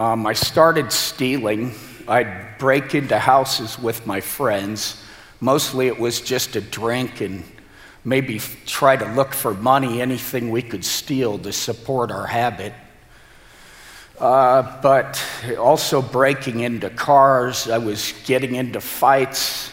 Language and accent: English; Glendale, California, United States; I was born and raised in Glendale, California in the 1970s. I'm one of 10 children.